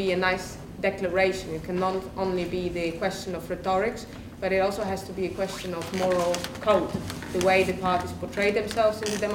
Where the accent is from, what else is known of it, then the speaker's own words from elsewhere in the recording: Poland; if you talk about solidarity in my home country, which is Poland